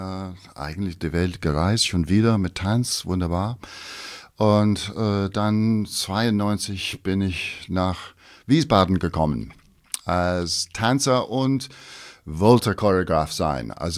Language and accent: German; England, United Kingdom; German is a second language; also born or lived in Scotland; now in Pforzheim, Germany; Aber gut, ich bin geboren in Schottland, also from the Highlands, ja. Aber ich habe meine ganze Leben lang eigentlich in England, also aufgewachsen war.